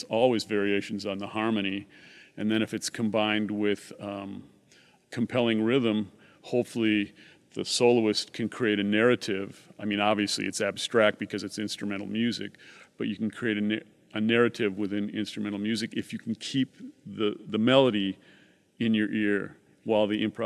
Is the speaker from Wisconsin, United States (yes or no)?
yes; La Crosse, Wisconsin, United States; But I love coming back to La Crosse because I have the opportunity to play for my hometown family and friends